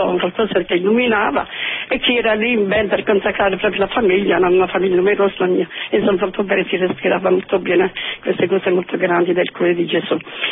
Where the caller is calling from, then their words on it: Apulia, Italy; dalla provincia di Brindisi.